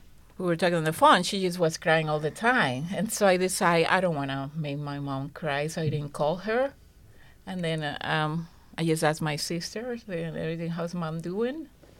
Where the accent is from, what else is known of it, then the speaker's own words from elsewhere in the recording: Venezuela; I was in my country, Venezuela, my home country, Venezuela